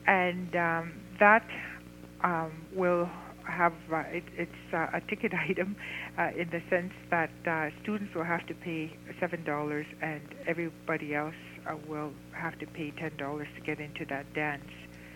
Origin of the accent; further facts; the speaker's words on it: Alberta, Canada; member of the Algonquin Linguistic Group. I am Plains Cree from the Kihewan Indian Reserve in Alberta, which is 150 miles northeast of Edmonton.